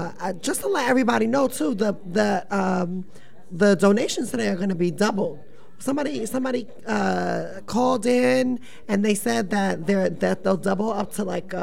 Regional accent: New Jersey, United States; So, you know, I'm not from here. I'm from New Jersey. And I moved here a few years ago

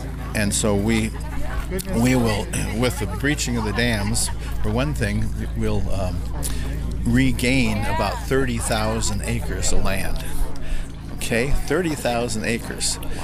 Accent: Lewiston, Idaho, United States; You know, I grew up in Lewiston, Idaho, and they grew wheat all around there before the dams ever went in.

